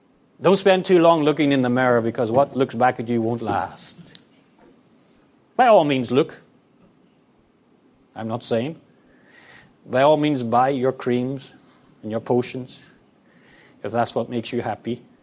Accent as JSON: {"language": "English", "region": "Northern Ireland", "country": "United Kingdom", "tie": "born or raised there", "said": "I grew up in Northern Ireland where they had 30 years of terrorism."}